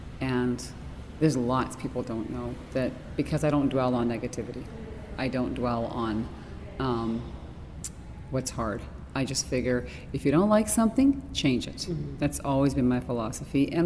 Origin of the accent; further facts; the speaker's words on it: Winnipeg, Manitoba, Canada; I was just in Winnipeg, my hometown, and there's a festival there